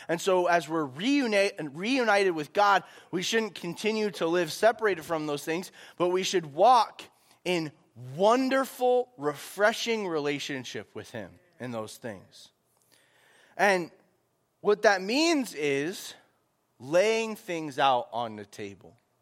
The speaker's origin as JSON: {"language": "English", "region": "Florida", "country": "United States", "tie": "born or raised there", "said": "I talked a lot about how I grew up in Florida"}